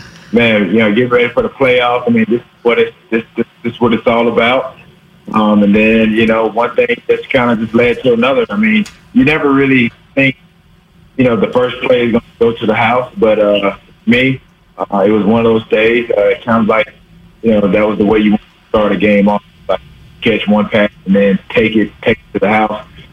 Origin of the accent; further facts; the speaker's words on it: the South, United States; look, man, I'm from the South. We didn't grow up drinking wine.